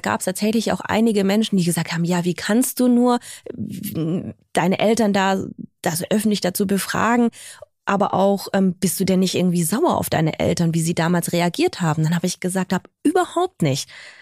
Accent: Sindelfingen, Baden-Württemberg, Germany; ich war erst in Sindelfingen auf der Schule, also in meinem Heimatort.

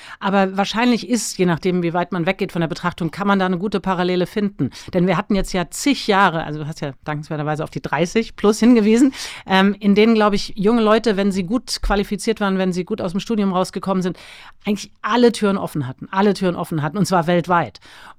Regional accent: Mainz, Rhineland-Palatinate, Germany; Ja, du hast gesagt, ich bin in Mainz aufgewachsen, also insofern eine kleinere Stadt, 250.000 Menschen leben da.

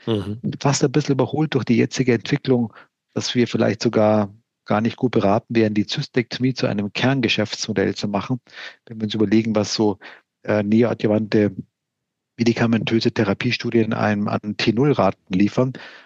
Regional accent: Hamburg, Germany; wie ich als Hamburger

